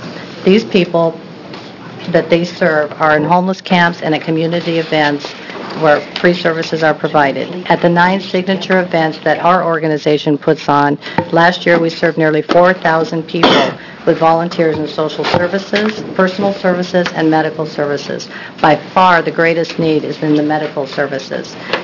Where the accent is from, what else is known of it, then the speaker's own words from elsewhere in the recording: Redmond, Oregon, United States; I am from Redmond, Oregon, 621 Southwest 6th Street.